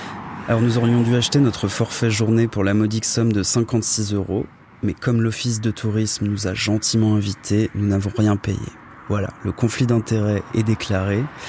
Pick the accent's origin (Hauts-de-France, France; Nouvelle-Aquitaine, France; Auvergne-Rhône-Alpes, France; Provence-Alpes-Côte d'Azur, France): Auvergne-Rhône-Alpes, France; dans la vallée où j'ai grandi, à Voria, en Haute-Savoie.